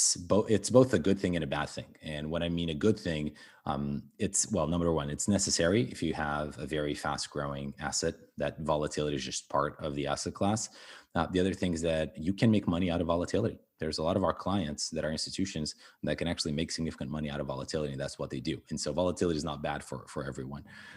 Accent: Portugal; which is the fact that I grew up in Portugal.

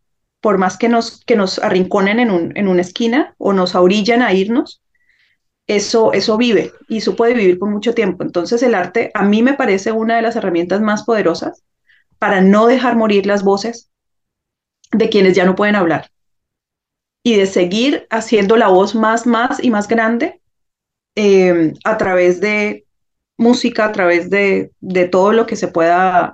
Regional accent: Colombia; now in abroad; vivir con ese estigma también como colombiano, hablo desde el exterior, viviendo en el exterior

